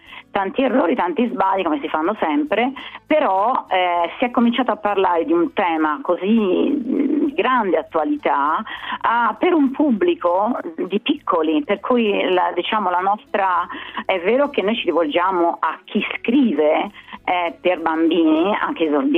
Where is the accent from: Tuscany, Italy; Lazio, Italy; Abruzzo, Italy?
Tuscany, Italy; Non dimentichiamoci che noi siamo toscani